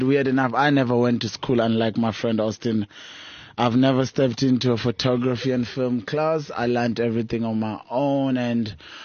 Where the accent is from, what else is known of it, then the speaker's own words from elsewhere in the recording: Nairobi, Kenya; I was born and raised in Kawangware. If you Google Kawangware, it's one of the biggest slums in Africa.